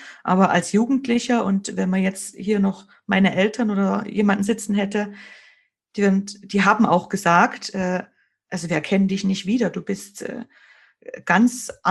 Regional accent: Bavaria, Germany; also born or lived in East Germany; Ich bin ja in Ostdeutschland geboren und wir sind 91 dann nach Bayern. Da habe ich die ganze Schulzeit gemacht

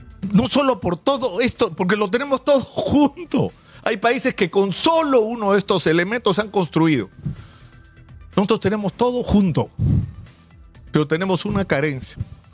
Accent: Peru; Porque esos somos los peruanos.

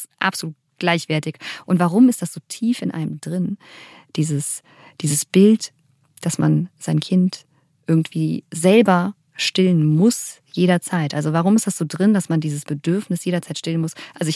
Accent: United States; Ich bin ja in den USA auch groß geworden

